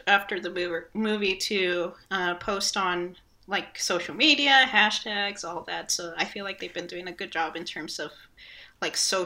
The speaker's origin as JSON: {"language": "English", "country": "Peru", "said": "Even for me, I was not aware of this lady. And even though I'm from Peru"}